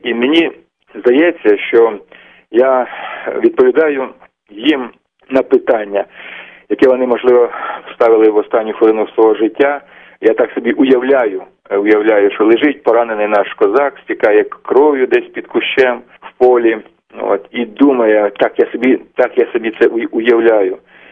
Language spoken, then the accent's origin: Ukrainian; Horlivka, Donetsk Oblast, Ukraine; born there; а сам я народився на Донбасі, в Горлівці.